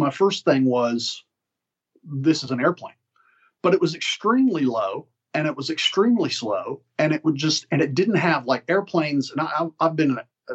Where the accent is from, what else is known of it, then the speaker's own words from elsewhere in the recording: United States; sorry, I'm American. I'm more comfortable with feet.